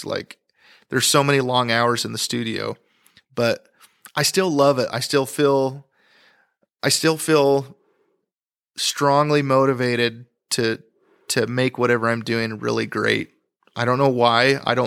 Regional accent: Idaho, United States; Because I grew up in, you know, where I grew up in Idaho, you made things work. I remember just being on the farm, it's potato harvest

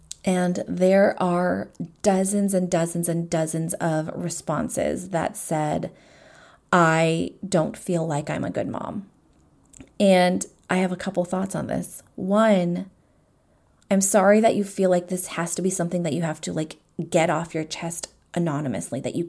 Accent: United States; I grew up in the United States. My mom grew up in the Philippines.

